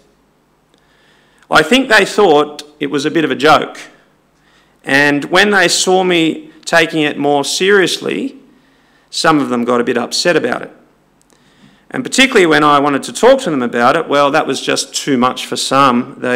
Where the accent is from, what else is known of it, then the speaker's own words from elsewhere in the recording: Sydney, New South Wales, Australia; also born or lived in Brisbane; my hometown, if I have one, because we moved around a bit, started in Brisbane, came to Sydney, but the bulk of my growing up happened in Epping. North Epping, to be exact.